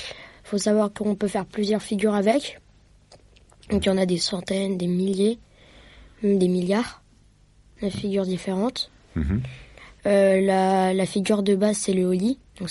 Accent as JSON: {"language": "French", "town": "Bois-Colombes", "region": "Île-de-France", "country": "France", "said": "Je viens de Bois-Colombes, c'est près de Paris."}